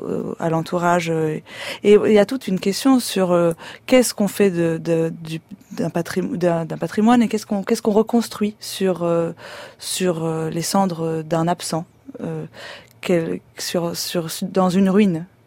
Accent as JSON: {"language": "French", "town": "Binic", "region": "Brittany", "country": "France", "said": "je viens de Binic, dans les Côtes d'Armor"}